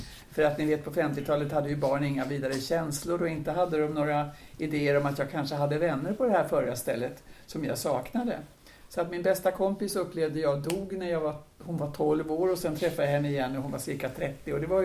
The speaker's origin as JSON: {"language": "Swedish", "town": "Umeå", "region": "Västerbotten County", "country": "Sweden", "tie": "born there", "said": "Men vi bodde uppe då i Norrland i närheten av, jag är född i Umeå, och sen så bodde vi uppe i olika ställen som i princip var myrar där det fanns en väg och en järnväg som korsade."}